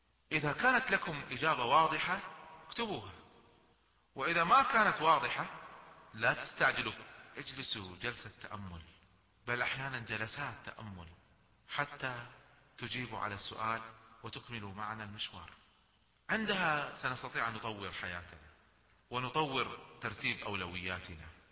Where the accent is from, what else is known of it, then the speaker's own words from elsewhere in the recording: Kuwait; أذكر مرة في واحد من الشباب دخل عندنا في الكويت إلى واحد من التجار الكبار